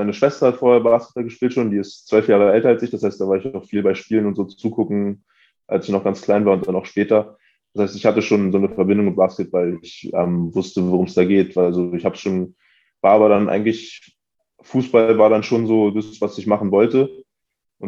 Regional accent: Berlin, Germany; Ich bin in Wilhelmsruhe aufgewachsen, das ist in Pankow, aber so ein bisschen bisschen weiter draußen gelegen, würde ich sagen. Also es ist jetzt nicht in der Nähe von Prenzlauer Berg oder so hier, sondern ein bisschen mehr nördlich.

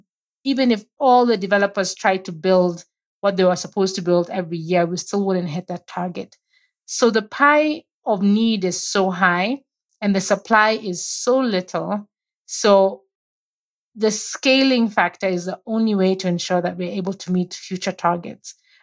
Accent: Gisambai, Western, Kenya; now in Nairobi, Kenya; If I'm asked where am I from, I'll say I'm from Gisambai in Western Kenya. But I live and work in Nairobi.

